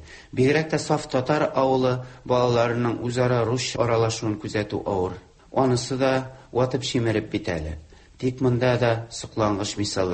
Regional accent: Bakay, Orenburg Oblast, Russia; Бакай туган авылым

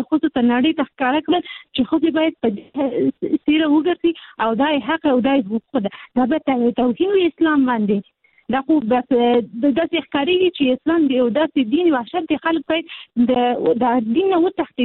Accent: Peshawar, Khyber Pakhtunkhwa, Pakistan; زما پیدایش په پېښور کې شوې ده زه په پېښور کې لوی شوې

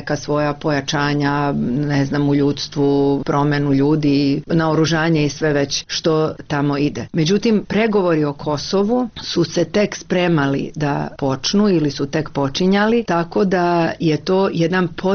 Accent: Croatia; Ja sam došla iz Hrvatske

